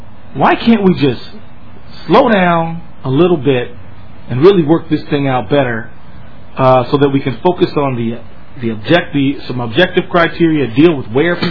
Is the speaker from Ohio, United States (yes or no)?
no; Detroit, Michigan, United States; now in Minneapolis, United States; I grew up in Detroit, Michigan, where I think one year we had about 300 murders right in my neighborhood.